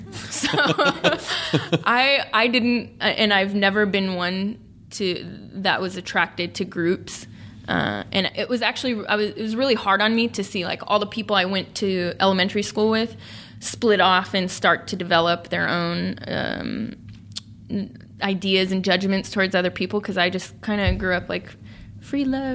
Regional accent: Sacramento, California, United States; born or raised there

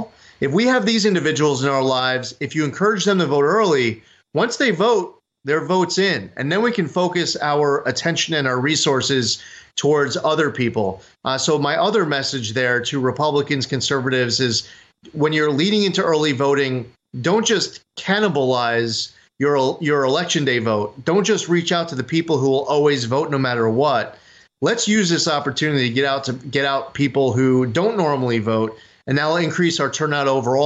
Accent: New York, United States; here in New York, if you show up and vote early in my home state

